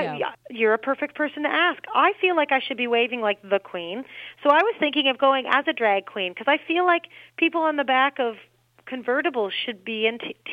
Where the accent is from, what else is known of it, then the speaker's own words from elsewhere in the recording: Canada; But I'm Canadian.